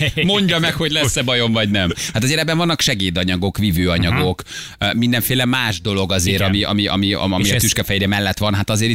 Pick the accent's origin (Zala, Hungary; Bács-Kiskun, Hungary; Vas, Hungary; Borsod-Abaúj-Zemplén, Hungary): Vas, Hungary; Szombathely; Szombathelyi vagyok